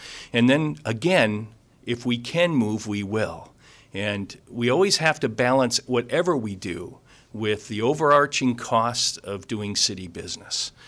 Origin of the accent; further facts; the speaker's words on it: Valley City, North Dakota, United States; I've been back in Valley City now 4.5 years. I grew up in Valley City.